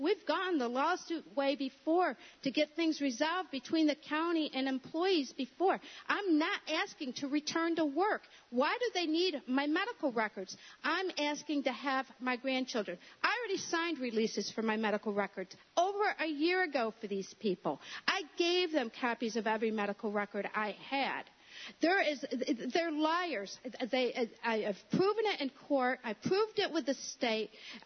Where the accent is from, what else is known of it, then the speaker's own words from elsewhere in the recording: Groton, United States; Here's a picture of me with the three I'm from Groton.